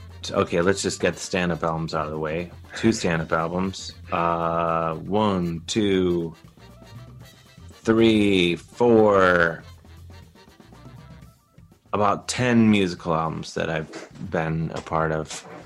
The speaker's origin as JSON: {"language": "English", "region": "Ohio", "country": "United States", "tie": "born or raised there", "said": "When you watch it, I'm like, growing up in Ohio, you're like, yeah, I get it."}